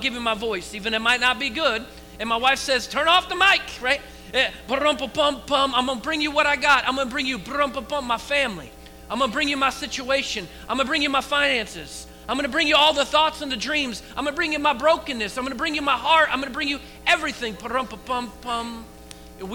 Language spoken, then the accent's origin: English; United States; it's just a mentality of being an American